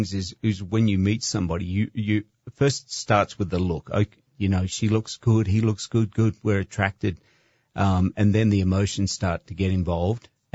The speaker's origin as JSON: {"language": "English", "country": "Australia", "said": "because I'm from Australia, she's from America."}